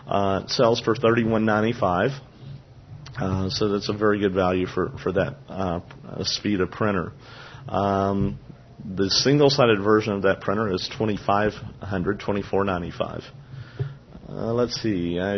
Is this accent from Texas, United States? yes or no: yes; Austin, Texas, United States; I work, and I'm from Austin, Texas. So I'm the sales rep in Texas for Sighted Electronics.